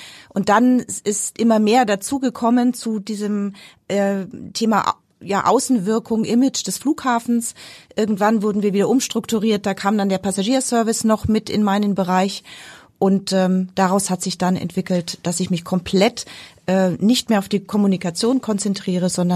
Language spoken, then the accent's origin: German; Nuremberg, Bavaria, Germany; born there; also born or lived in Munich; ich bin in Nürnberg geboren und habe dann lange in München gelebt